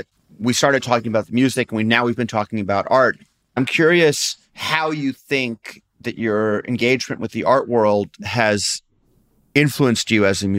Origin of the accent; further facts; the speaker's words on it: Chicago, Illinois, United States; I'm actually from Chicago. The Art Institute was also one of my first museums.